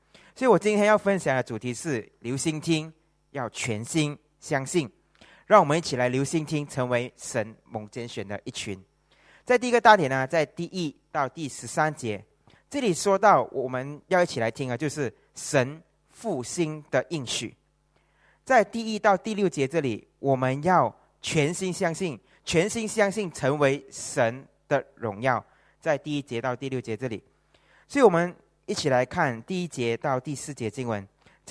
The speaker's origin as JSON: {"language": "Chinese", "town": "Kuala Lumpur", "region": "Federal Territory of Kuala Lumpur", "country": "Malaysia", "tie": "born or raised there", "also_born_or_lived": "Sabah", "said": "我和大家分享一下我过去在沙巴读大学时候的一个经历。因为我的家乡是在吉隆坡，所以从吉隆坡要去到沙巴这个州呢，其实是需要乘搭飞机才可以过到去那里的。"}